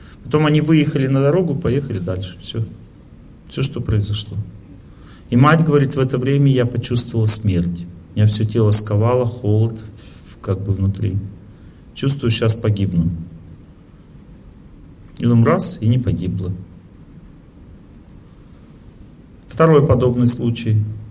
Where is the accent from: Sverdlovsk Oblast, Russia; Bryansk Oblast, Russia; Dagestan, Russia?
Sverdlovsk Oblast, Russia; Serov; Я из Серова. Там у меня родственники живут. Там родился. Ваш земляк.